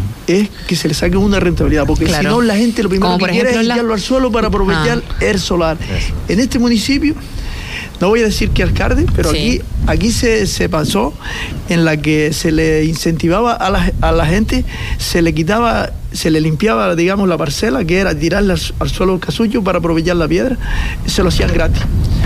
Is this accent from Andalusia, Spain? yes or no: no; Canary Islands, Spain; Nosotros a veces como majoreros, yo sí puedo criticarme yo mismo, que yo soy más majorero.